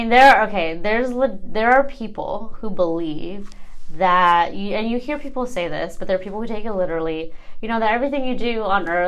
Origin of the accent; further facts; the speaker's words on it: Mexico; I'm from Mexico